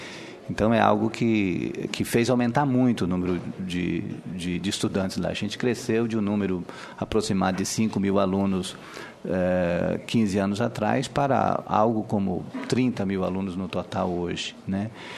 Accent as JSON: {"language": "Portuguese", "region": "Acre", "country": "Brazil", "said": "E eu venho da Amazônia, do Acre, uma região absolutamente deprimida, né, que tem a maior riqueza de biodiversidade do país e do planeta"}